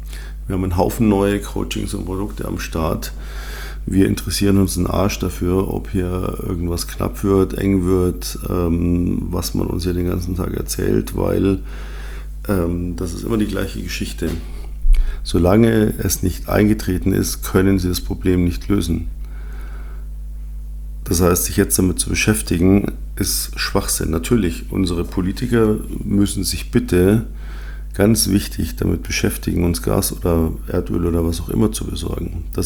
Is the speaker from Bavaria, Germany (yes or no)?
yes; Munich, Bavaria, Germany; Ich bin ja in München aufgewachsen.